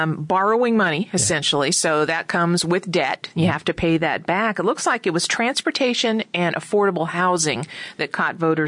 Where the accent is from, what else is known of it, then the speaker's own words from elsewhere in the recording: Arizona, United States; now in North Carolina, United States; Anyway, I came from Arizona and I didn't know what an ABC store was.